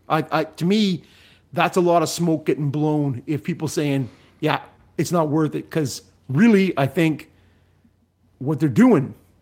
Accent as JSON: {"language": "English", "town": "Regina", "region": "Saskatchewan", "country": "Canada", "tie": "born there", "said": "I was born in Regina."}